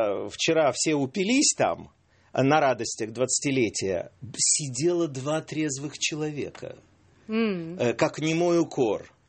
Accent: Ukraine; first language Ukrainian; Russian is a second language; собственно, я с Украины, украинский язык мой родной

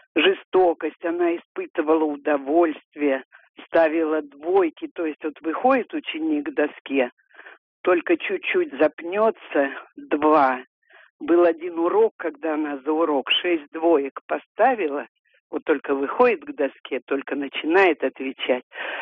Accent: Kemerovo Oblast, Russia; now in Moscow, Russia; Мне уже 70 лет, я вообще в Кузбассе всю жизнь прожила.

